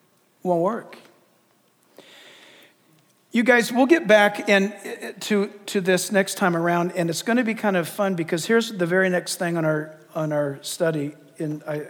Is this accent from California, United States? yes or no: yes; California, United States; listen, you guys, I was born and raised in California. I remember things called smog alerts.